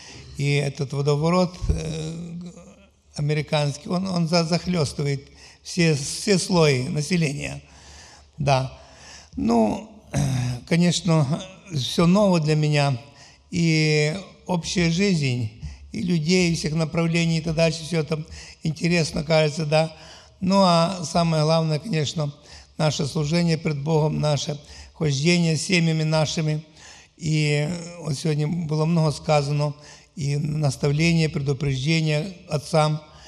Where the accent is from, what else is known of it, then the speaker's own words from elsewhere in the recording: Ukraine; Я с Украины, с Одесского объединения.